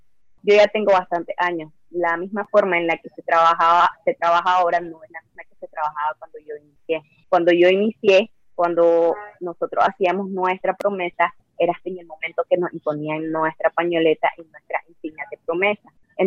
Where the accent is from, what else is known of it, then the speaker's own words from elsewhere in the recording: Matagalpa, Nicaragua; Yo soy norteña, soy matagalpina. Entonces, mi primer grupo fue en Matagalpa.